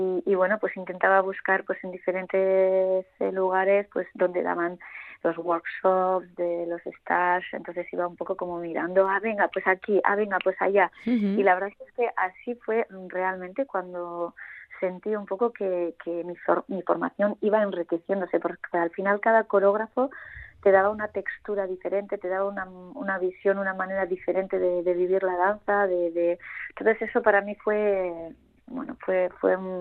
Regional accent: Guernica, Basque Country, Spain; born there; yo nací en Guernica, imagínate, o sea, un pueblito pequeño.

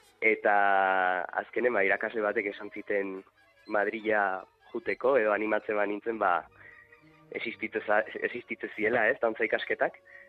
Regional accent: Ibarra, Basque Country, Spain; born there; Ibarran jaio nintzen, baino txikitatik alegin bizi izan du nahi

